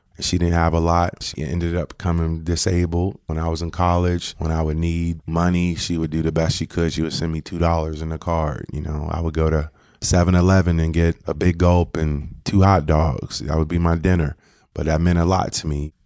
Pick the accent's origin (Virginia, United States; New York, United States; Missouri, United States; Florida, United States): New York, United States; Syracuse; I was raised in Syracuse, New York. For the most part, my immediate family was very tight.